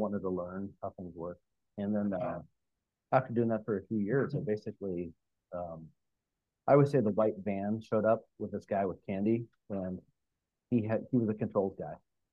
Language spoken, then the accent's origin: English; Alaska, United States; born there; moved away; also born or lived in Seattle, Washington, United States; I was born in Northern Alaska, and I come from a family of, you know, a lot of smart folks